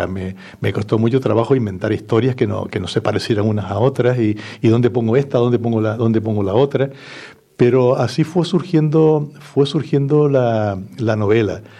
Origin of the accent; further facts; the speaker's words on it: Puerto de la Cruz, Canary Islands, Spain; born there; nací en el Puerto de la Cruz, como bien dijo Luis, en 1947, 2 años antes del volcán, de que naciera el volcán de La Palma.